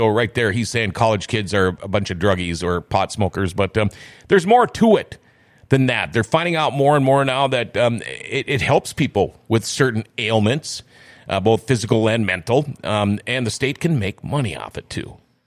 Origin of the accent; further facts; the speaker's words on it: Thief River Falls, Minnesota, United States; Because I've got a friend in Thief River Falls, my hometown.